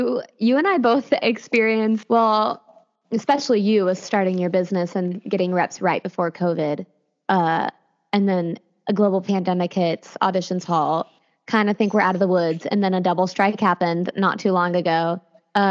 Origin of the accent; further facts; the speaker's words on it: Atlanta, Georgia, United States; I can remember growing up in Atlanta, and I really started noticing a shift for sure probably when I was in middle school